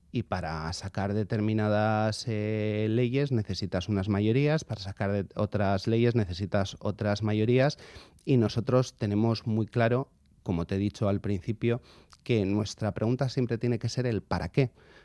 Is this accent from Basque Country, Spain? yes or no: yes; Basque Country, Spain; nosotros como socialistas vascos